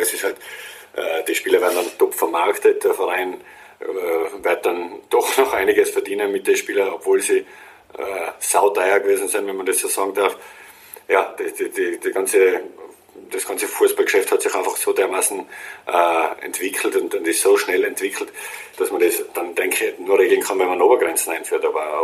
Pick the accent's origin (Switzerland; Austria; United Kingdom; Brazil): Austria; das ist dann als Österreicher und das macht schon spannend auch.